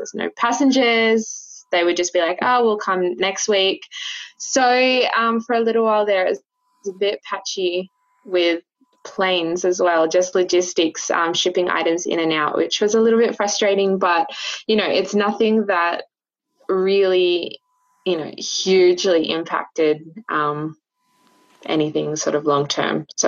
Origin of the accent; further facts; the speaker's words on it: Milingimbi, Northern Territory, Australia; also born or lived in Nhulunbuy / Sydney; I was born in Nhulunbuy, which is on the eastern side of the Northern Territory up there on near the Gulf of Carpentaria up the top. So I was born over there and lived the first few years here in Milingimbi, and then moved to Sydney and a few places around Australia